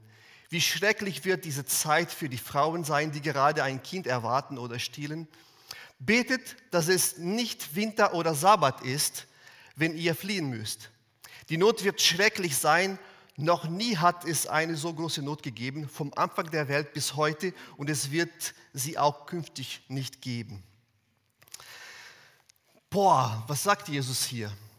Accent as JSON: {"language": "German", "country": "Brazil", "tie": "born there", "second_language": "German", "said": "Ich bin gebürtiger Brasilianer und deshalb kann mein Deutsch da und hier ein bisschen komisch klingen."}